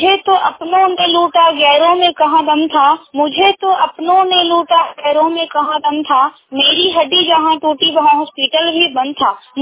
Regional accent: Mujahidpur, India; मैं ग्राम मुजाहिदपुर की रहने वाली हूँ और नारखस पंचायत की हूँ

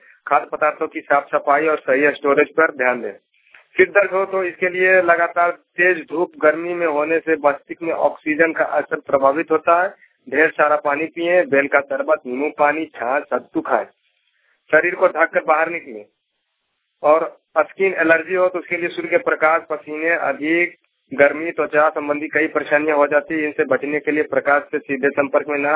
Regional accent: Delhi, India; now in Noida, India; Doctor Delhi के रहने वाला हूँ, जो कि फिलहाल अभी नौकाडी से मैं बात कर रहा हूँ।

